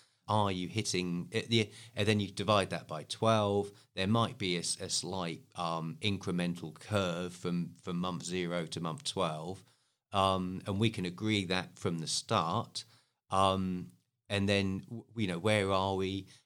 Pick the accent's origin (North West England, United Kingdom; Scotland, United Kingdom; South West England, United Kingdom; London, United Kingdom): South West England, United Kingdom; Bournemouth; So from Bournemouth originally, grew up in Bournemouth, went to Porchester School, which is Harewood Academy now, okay.